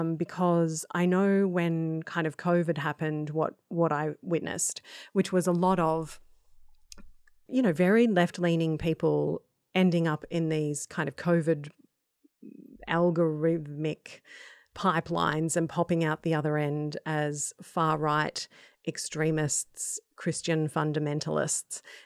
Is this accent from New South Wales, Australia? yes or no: no; Melbourne, Victoria, Australia; moved away as an adult; ex-Melbourneite, haven't lived there since I was 26, but lived here now for 23 years. But I grew up in Melbourne